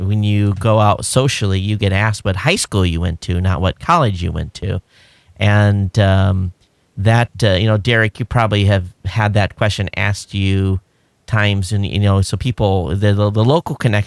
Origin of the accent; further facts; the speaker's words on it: Quincy, Michigan, United States; I grew up in Michigan and went to a little school called Quincy.